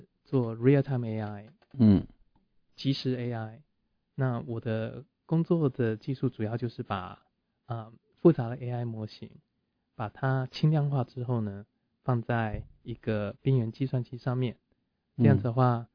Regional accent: Meishan, Chiayi County, Taiwan; born there; 我是在台湾一个嘉义的山区叫做梅山镇的小镇，我在那边出生。

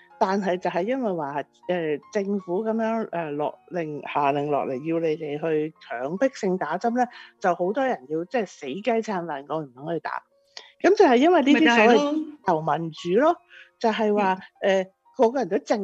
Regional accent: China; 尤其是我哋中国人啦，

